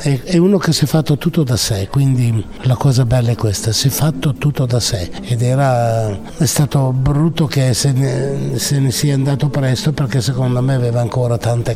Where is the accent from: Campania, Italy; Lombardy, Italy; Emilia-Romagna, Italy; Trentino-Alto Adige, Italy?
Emilia-Romagna, Italy; Novellara; Sono stati al mio paese una decina di giorni, chiaramente, perché per respirare l'aria di Novellara